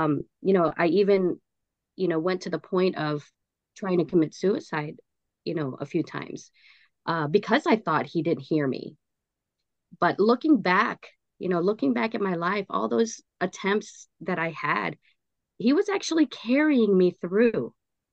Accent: Chicago, Illinois, United States; moved away; We moved from Chicago, Illinois, to Texas, Houston, Texas. And when my sister and I moved there, it was just the two of us.

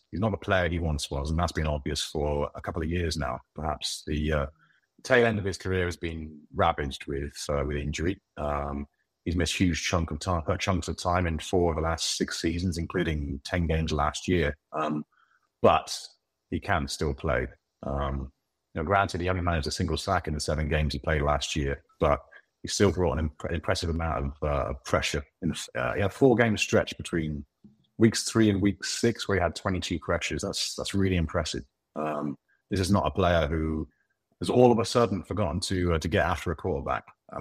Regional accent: United Kingdom; I'm British, right?

